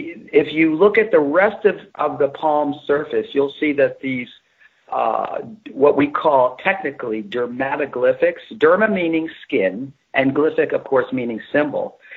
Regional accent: New York, United States; because I grew up in New York, and actually there's so many of those types of gypsy-type palmists and astrologers, tarot readers and crystal ball readers.

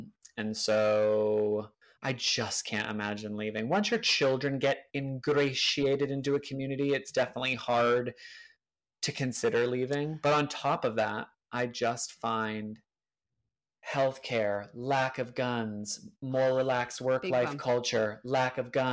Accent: New Hampshire, United States; I am from the Northeast, New Hampshire, about an hour outside of Boston, pretty close to the Canadian border. So I think some people hear a hint of it in my voice.

